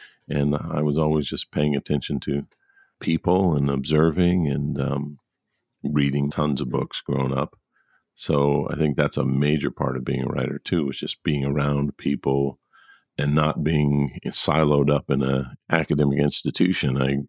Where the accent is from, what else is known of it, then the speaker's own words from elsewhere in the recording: Buena Park, California, United States; also born or lived in Culver City / Phoenix; More Orange County than I was born in Culver City, but we moved to Buena Park and then lived in Phoenix from the time I was 9 to 16. My dad got transferred. Then we moved back, back to Orange County.